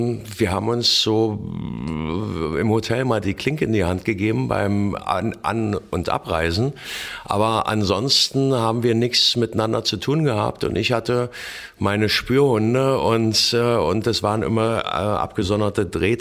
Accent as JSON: {"language": "German", "country": "Germany", "said": "Es ist natürlich schon klar, dass ich ein Deutscher bin, weil ich habe ja auch den Akzent immer noch ein bisschen."}